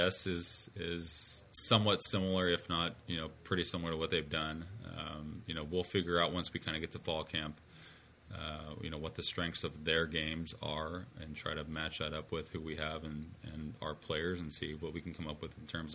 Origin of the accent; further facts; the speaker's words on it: Santa Cruz, California, United States; also born or lived in Santa Barbara; I mean, I grew up and I was born and raised in Santa Cruz